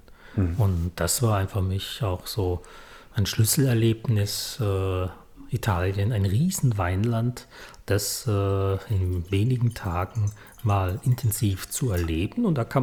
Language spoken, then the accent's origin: German; Karlsruhe, Baden-Württemberg, Germany; Ich komme ja hier aus Karlsruhe. Mhm. Da hat man ja auch schon immer den Einfluss vom Elsass, von Baden, Pfalz, Schwabeländle, Kraichgau hier.